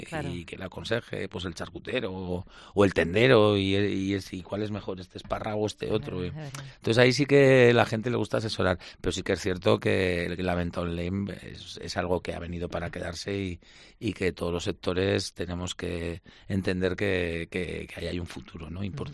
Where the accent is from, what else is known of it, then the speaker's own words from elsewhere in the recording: Spain; nosotros somos, los españoles todavía somos muy, muy de tocar